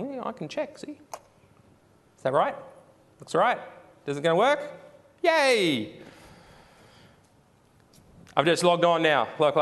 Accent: Brisbane, Queensland, Australia; I know I'm from Brisbane, so it set it to an Australian time.

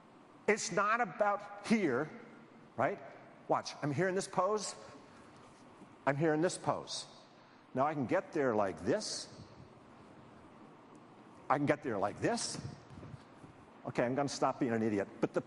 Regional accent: Canada; I'm Canadian, so I'm allowed to say this.

